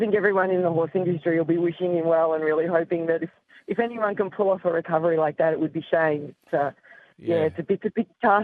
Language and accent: English; Cogles Creek, Victoria, Australia; It's out near Ballarat, between Ballarat and Clunes.